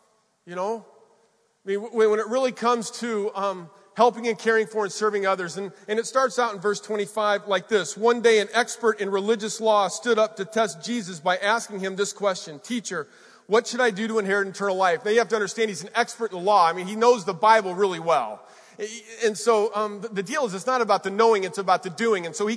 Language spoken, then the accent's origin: English; Colorado, United States; You know, I'm from Colorado. We haven't won a football game in like 20 years, so I'm thinking, go Buffs.